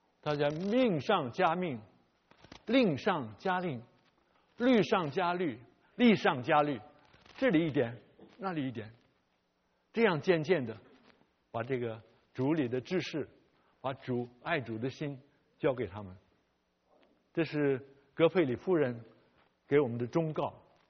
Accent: China; now in United States; 不像我们在中国长大，我是在中国长大，我相信有很多父母亲是在中国长大

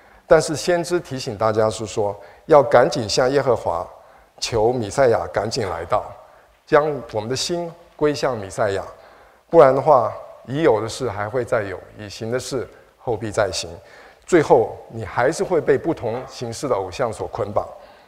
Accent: Taiwan; 我从小是在台湾长大，

